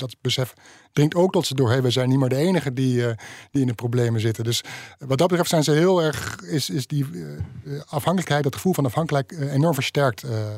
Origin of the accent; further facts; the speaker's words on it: Netherlands; dan vragen ze, waar kom je vandaan? Dan zeg je Nederland.